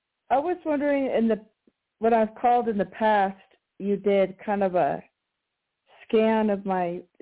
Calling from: Colorado, United States; calling from Colorado.

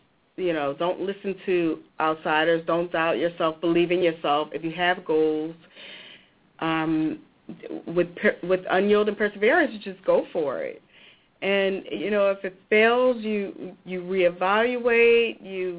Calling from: Ambler, Pennsylvania, United States; I'm calling from Ambler, Pennsylvania.

